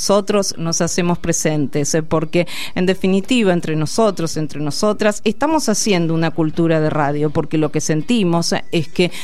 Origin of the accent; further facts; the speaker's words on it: Argentina; nos está interpelando a nosotros como argentinos